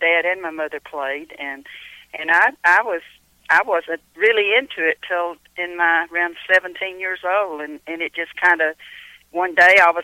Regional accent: Georgia, United States; also born or lived in Kentucky; No. Actually, I grew up in Georgia. I lived in Kentucky in the early part of 70s for bluegrass music.

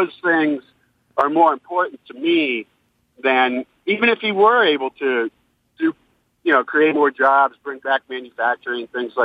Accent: Youngstown, Ohio, United States; I'm from Youngstown. I'm 59, born and raised a Catholic, a white guy.

